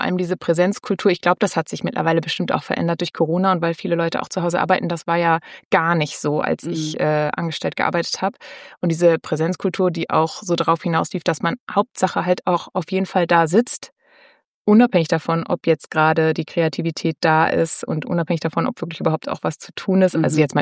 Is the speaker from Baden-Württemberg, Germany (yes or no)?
no; Mainz, Rhineland-Palatinate, Germany; Also, ich bin eine Mainzer Autorin.